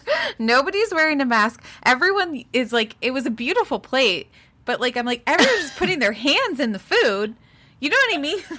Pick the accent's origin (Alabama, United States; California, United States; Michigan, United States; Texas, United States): California, United States; Okay, as a Californian that lives in San Francisco, like, what we do here is way different than a lot of places.